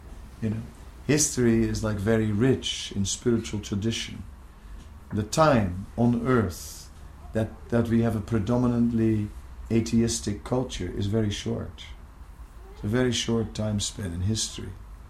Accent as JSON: {"language": "English", "town": "Vrindavan", "region": "Uttar Pradesh", "country": "India", "said": "And we are from Vrindavan."}